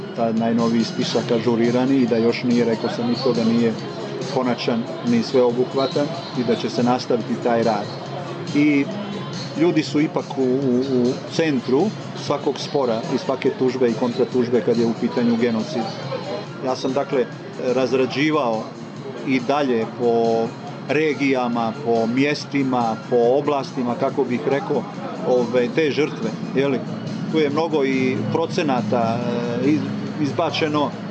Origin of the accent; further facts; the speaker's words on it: Croatia; iz Hrvatske smo veoma, veoma ogorčeni, povređeni sa onom sramotnom presudom žalbenog vijeća